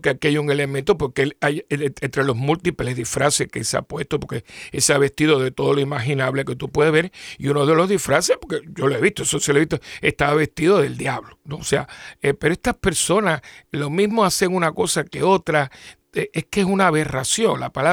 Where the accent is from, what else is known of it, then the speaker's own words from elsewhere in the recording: Puerto Rico; la mayoría de mi pueblo puertorriqueño no está de acuerdo